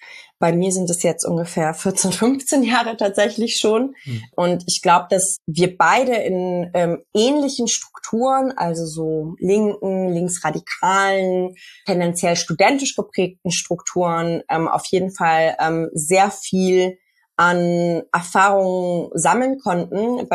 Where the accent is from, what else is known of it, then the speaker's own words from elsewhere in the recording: Hamburg, Germany; Ich komme aus Hamburg, deswegen ist das auch nochmal ein großes Thema in der Latino-Community.